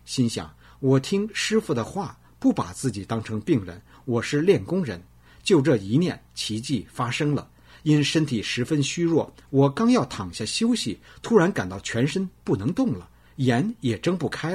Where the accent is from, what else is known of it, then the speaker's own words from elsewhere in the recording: Hebei, China; 我是河北人，曾是一名省级优秀教师，49岁病退